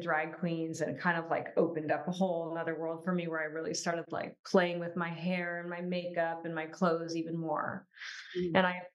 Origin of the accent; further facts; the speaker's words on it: California, United States; also born or lived in Rochester, Michigan / West Branch, Michigan; I was born in Rochester, Michigan, and then moved to a town called West Branch, which is a very small town with like 2,000 people. And then I moved with my family to Orange County, California when I was about 12.